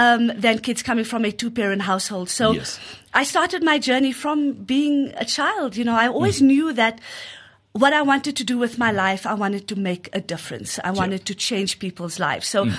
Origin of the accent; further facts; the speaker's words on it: Johannesburg, Gauteng, South Africa; Yeah, so I'm originally from Johannesburg, so born and bred in the city. I was raised in a single-parent household.